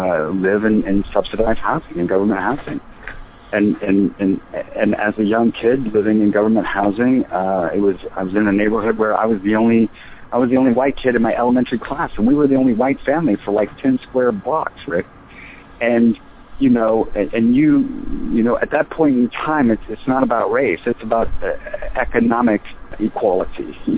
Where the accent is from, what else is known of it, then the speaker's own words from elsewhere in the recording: Cincinnati, Ohio, United States; So that is the environment that I grew up in Cincinnati, Ohio, in an area called Athens State, which is, you know, a very low-income area at the bottom of Price Hill in Cincinnati, Ohio.